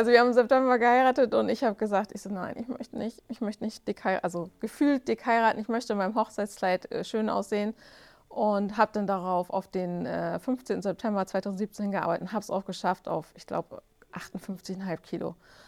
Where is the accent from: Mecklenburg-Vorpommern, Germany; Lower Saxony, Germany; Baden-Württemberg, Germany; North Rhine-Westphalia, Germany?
Lower Saxony, Germany; Kirchlinteln; Ich komme aus Kirchlinteln. Das ist in der Nähe von Verden-Aller. Bei Bremen, Hamburg liegt das so in der Mitte. Bin 40 Jahre alt